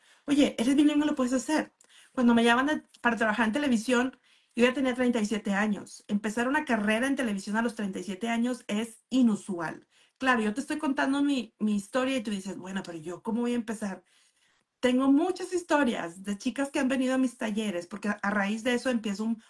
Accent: Mexico; Y perdón por la expresión, pero en mexicano, porque soy mexicana, yo soy la chingona.

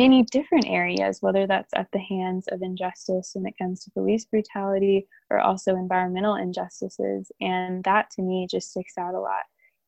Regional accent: United States; Yeah, so if I take it back to my ancestors, because I'm African American, they were stolen from their land and they were shipped here to the United States on boats.

